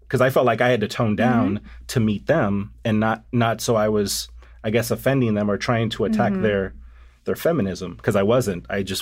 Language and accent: English; the South, United States; also born or lived in Washington, D.C.; now in New York, United States; It was difficult to show my Southern upbringing because I dated a lot of women that were corporate raiders